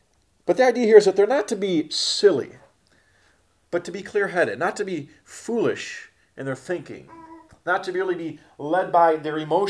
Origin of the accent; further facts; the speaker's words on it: Houghton Lake, Michigan, United States; I've pastored up in my hometown, for example, which, if you know anything about Houghton Lake, it's very much a retirement town. You know, resort town